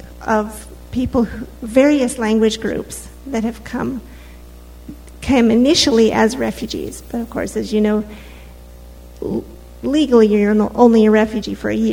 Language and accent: English; Midwest, United States; I grew up in the Midwest where we didn't have any other cultures, just Caucasian, so I didn't know much about any other cultures